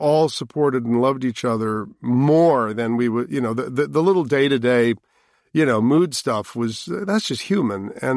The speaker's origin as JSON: {"language": "English", "town": "New York City", "region": "New York", "country": "United States", "tie": "born or raised there", "said": "I was born and raised in Manhattan as a, you know, child actor on stage and in television from an early, early age."}